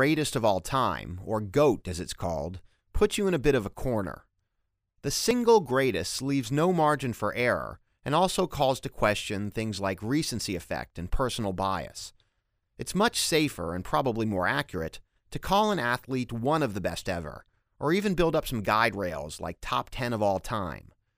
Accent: Houston, Texas, United States; and that's not just because I grew up in Houston.

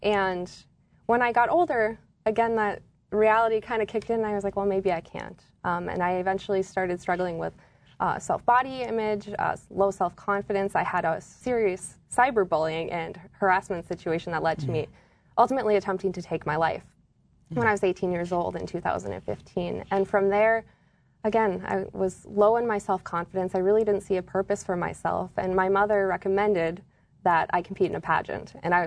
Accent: Kindred, North Dakota, United States; Yeah, so I'm a homegrown North Dakota girl. I'm from Kindred, North Dakota, which is a very small town south of Fargo here.

